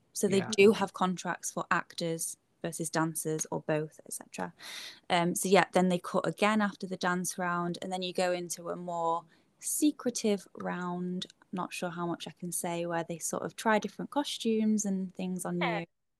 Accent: Manchester, North West England, United Kingdom; even though I'm from Manchester, so I had to, like, lug an entire life's worth of stuff down there

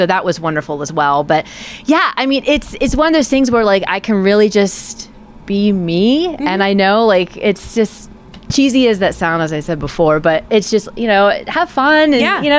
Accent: Pennsylvania, United States; I'm actually from Indiana County.

